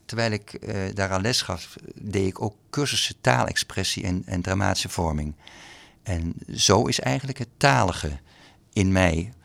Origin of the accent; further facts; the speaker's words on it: Geldermalsen, Gelderland, Netherlands; also born or lived in Amsterdam; now in Boxmeer, Netherlands; Maar ik ben opgegroeid in de Betuwe, Geldermalsen, middelbare school in Tiel. En van daaruit ben ik gaan studeren in Amsterdam. En door mijn vrouw zijn we uiteindelijk in Boxmeer terechtgekomen.